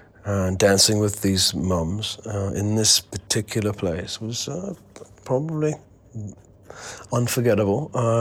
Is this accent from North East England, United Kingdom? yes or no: yes; North East England, United Kingdom; I'm from Tyneside, which is a very industrial part of England. And I was brought up in a very bizarre landscape, industrial landscape, in a street next to a shipyard.